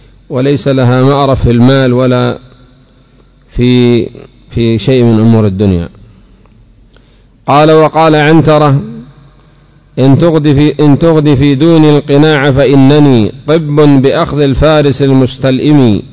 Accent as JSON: {"language": "Arabic", "country": "Yemen"}